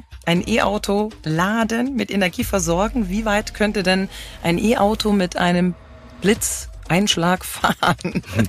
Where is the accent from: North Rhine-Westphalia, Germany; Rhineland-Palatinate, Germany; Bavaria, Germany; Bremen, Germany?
Bavaria, Germany; ich komme aus Bayern.